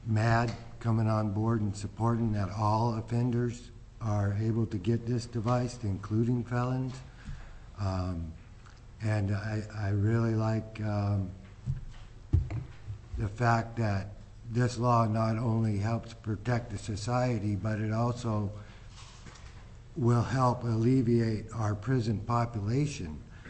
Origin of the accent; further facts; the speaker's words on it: Tanana, Alaska, United States; Through the chair … I'm from Tanana, Alaska.